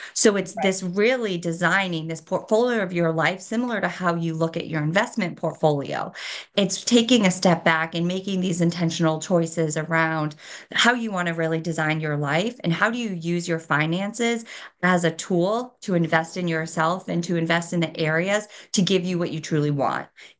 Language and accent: English; Massachusetts, United States; now in Boston, United States; I grew up in Massachusetts. So I live in Boston now, and I grew up in a small town right outside Massachusetts, right outside Boston.